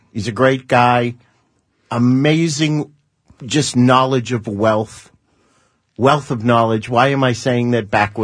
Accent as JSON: {"language": "English", "town": "Lowell", "region": "Massachusetts", "country": "United States", "said": "I won't say anything about the big game, even though I am from Lowell, Massachusetts."}